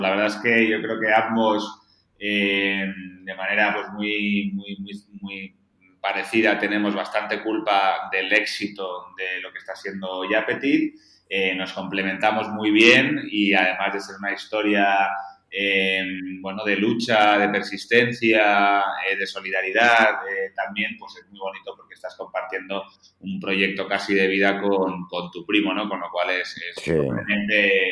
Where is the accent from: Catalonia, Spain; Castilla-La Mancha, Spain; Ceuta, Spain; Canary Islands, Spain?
Catalonia, Spain; Barcelona; also born or lived in Madrid; yo soy de Barcelona, pero llevo toda la vida en Madrid. Cuando volví a Barcelona por temas personales